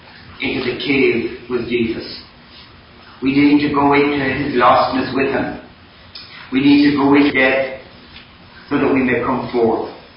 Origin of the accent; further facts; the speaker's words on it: Ireland; I'm from Ireland